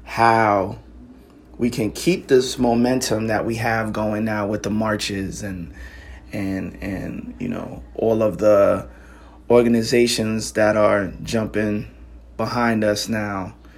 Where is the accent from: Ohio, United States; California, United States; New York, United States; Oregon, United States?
New York, United States; Brooklyn; I grew up in East New York. Brooklyn, New York. I'm a proud Afro-Latino, Black Hispanic, whatever you want to call it, Boricua, Black Puerto Rican